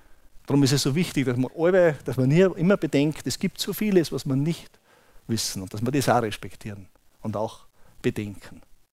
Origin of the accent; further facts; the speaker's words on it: Bruck an der Glocknerstraße, Salzburg, Austria; Ich bin in Bruck an der Glocknerstraße aufgewachsen. Das ist da im Pinzgau bei Zell am See.